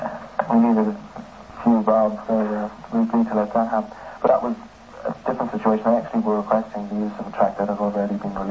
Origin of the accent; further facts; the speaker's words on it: Dublin, Leinster, Ireland; No, but then cinema was very boring when I was growing up.